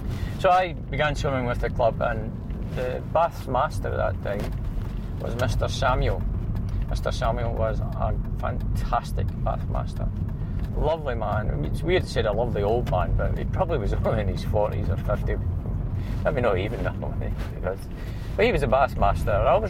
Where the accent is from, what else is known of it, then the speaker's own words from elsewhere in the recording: Bathgate, Scotland, United Kingdom; most of the people in my hometown, as in many of the hometowns, if they had a pool, it wasn't every town that had a pool, of course, went swimming whenever you could. So I was swimming in the local Bathgate pool